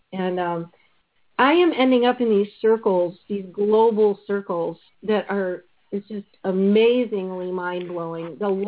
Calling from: Florida, United States; also born or lived in Colorado / Michigan; Hey, Michael and everyone … in Florida.

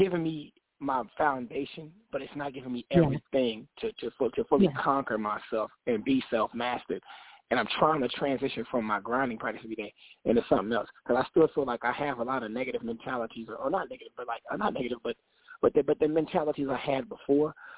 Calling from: Saint Paul, Minnesota, United States; I'm calling in from Minnesota, from St. Paul, Minnesota.

